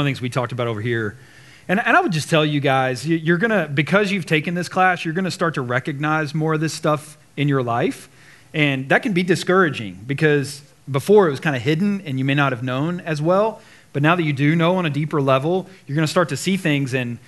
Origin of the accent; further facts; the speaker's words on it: the South, United States; I grew up in the South, so I'm picturing my mom like with fried chicken on the counter